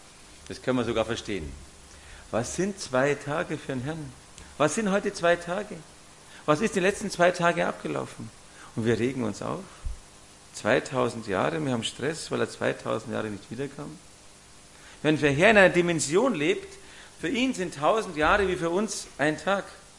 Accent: Bavaria, Germany; ich bin in Ammersee aufgewachsen, in einer kleinen Gärtnerei

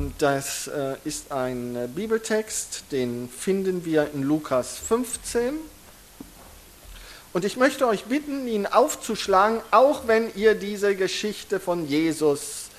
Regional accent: Solingen, North Rhine-Westphalia, Germany; gebürtig in Solingen, dort auch aufgewachsen.

